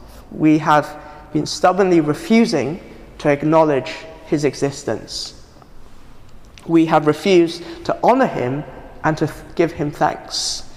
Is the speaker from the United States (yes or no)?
no; Hong Kong; I grew up in Hong Kong